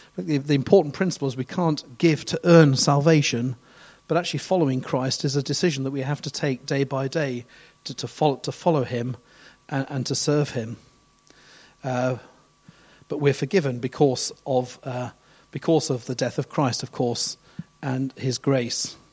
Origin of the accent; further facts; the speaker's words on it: England, United Kingdom; born there; I was born in England, of course, or Britain, I should say.